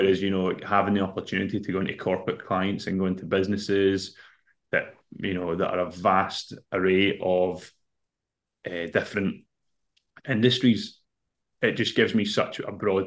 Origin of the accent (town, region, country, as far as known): Scotland, United Kingdom